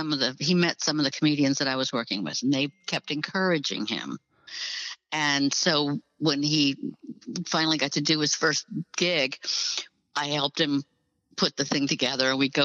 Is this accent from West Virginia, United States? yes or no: no; Toledo, Ohio, United States; moved away as an adult; I grew up in Toledo, in and around Toledo, Ohio. And then I left when I got married.